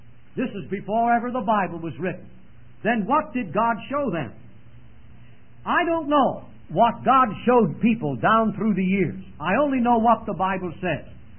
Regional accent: Philadelphia, Pennsylvania, United States; Where are you from? Philadelphia area in Pennsylvania.

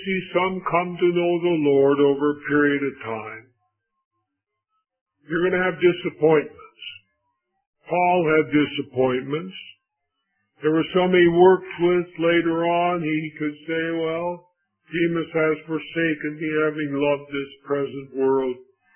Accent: Minnesota, United States; born there; Now, I grew up as a Lutheran. I was born in Minnesota, baptized in the Norwegian Lutheran Church. My baptismal certificate is in Norwegian, guaranteed to get you to heaven.

